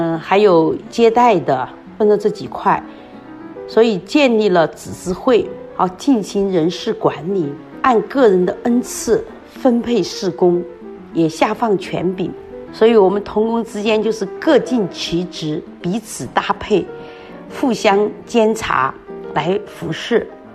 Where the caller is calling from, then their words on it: Sichuan, China; 大家好，我是来自四川的